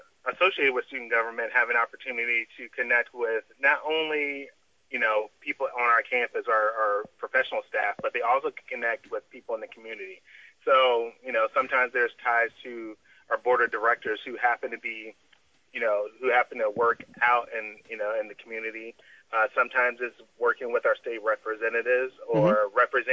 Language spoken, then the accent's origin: English; Detroit, Michigan, United States; Sure. So I grew up in Detroit, Michigan, went to college in West Virginia at Marshall University.